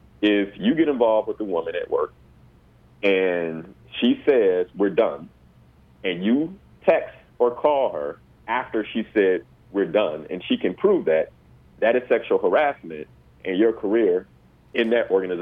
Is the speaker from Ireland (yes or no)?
no; Chicago, Illinois, United States; And I'm from Chicago.